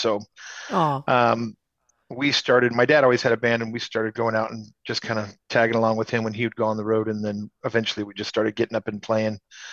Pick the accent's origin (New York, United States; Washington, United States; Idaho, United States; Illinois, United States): Idaho, United States; But growing up in Idaho, I mean, we, did a lot of hiking and we were all avid skiers and did a lot of backcountry skiing up in Stanley